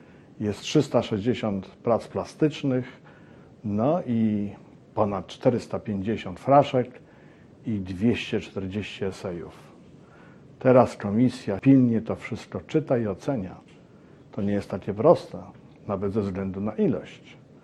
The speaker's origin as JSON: {"language": "Polish", "region": "Masovian Voivodeship", "country": "Poland", "said": "Jestem z Mazowsza, jestem z tego dumny"}